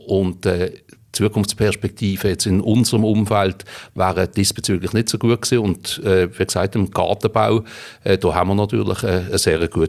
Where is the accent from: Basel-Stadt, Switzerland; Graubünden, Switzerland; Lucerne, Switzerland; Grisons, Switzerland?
Basel-Stadt, Switzerland; Riehen; Ich bin in Riechen aufgewachsen, jawohl. Geboren bin ich in Basel, aber aufgewachsen in Riechen.